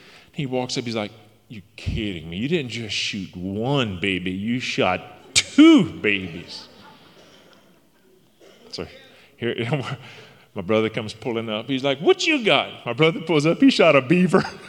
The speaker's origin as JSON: {"language": "English", "region": "Louisiana", "country": "United States", "said": "Just by my voice and my accent and the way that I cooked, they knew where I was from. And they asked me, said … how did you learn to cook like that? I said, I'm from Louisiana."}